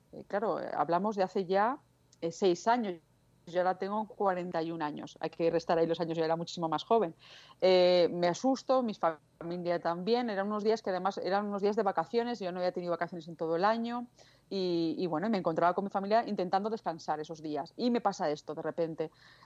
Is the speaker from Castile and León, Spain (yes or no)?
yes; Valladolid, Castile and León, Spain; mis padres, que como bien decía, yo soy de Valladolid, venían de Valladolid a recogerme a Madrid